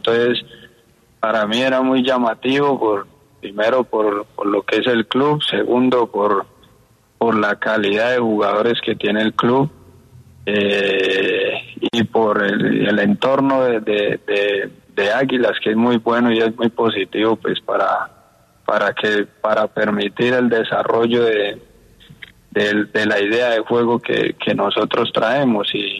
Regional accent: Bucaramanga, Santander, Colombia; also born or lived in Manizales; yo soy criado en Bucaramanga, nací en Manizales, pero muy pequeño llegué a Bucaramanga, y allá me crié

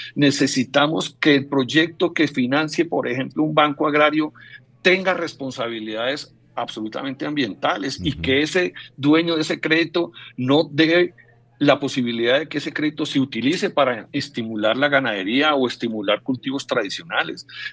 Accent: Colombia; pareciera no ser un motivo suficiente para unirnos como colombianos en ese territorio

